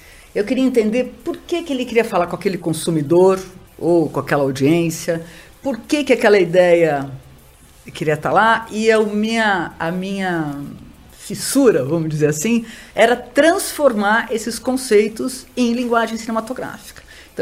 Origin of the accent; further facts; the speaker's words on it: Mato Grosso, Brazil; also born or lived in Campinas; a família da minha mãe são de fazendeiros do Mato Grosso. Então, eu passei a infância e a adolescência em fazendas bem rústicas no Mato Grosso.